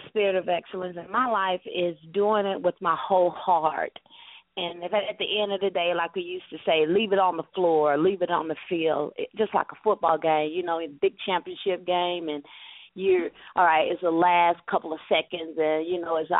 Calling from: Alabama, United States; I'm from Alabama.

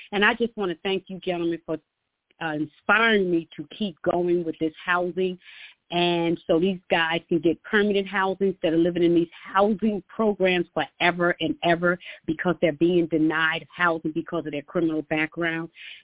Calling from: Atlanta, Georgia, United States; I'm from Atlanta, Georgia

